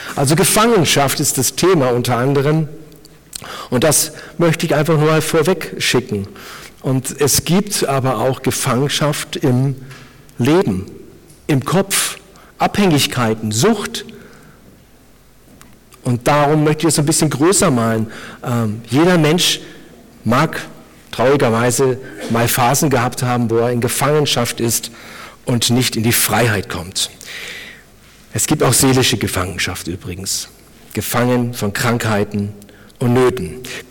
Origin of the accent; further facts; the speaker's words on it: Cuxhaven, Lower Saxony, Germany; also born or lived in Hannover; now in Burghausen, Germany; man hört, ich komme nicht aus Bayern, meine Heimat liegt in Cuxhaven. Dann waren 16 Jahre Hannover angesagt und meine Frau ist Salzburgerin und 2002 kam ich nach Burghausen.